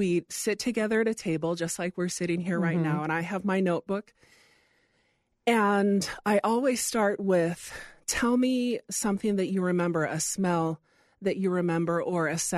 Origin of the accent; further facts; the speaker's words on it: Hawaii, United States; now in Idaho, United States; and I'm from Hawaii, and now I live in Idaho.